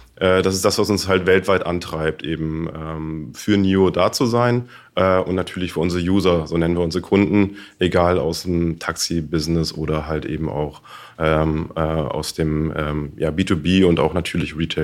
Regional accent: Hamburg, Germany; die Taxi-Community in meiner Heimatstadt Hamburg hier ist herzlich eingeladen

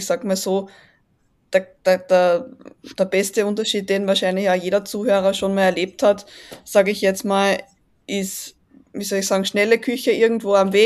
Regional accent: Austria; ich komme aus Österreich, wie man sicherlich auch am Dialekt hört.

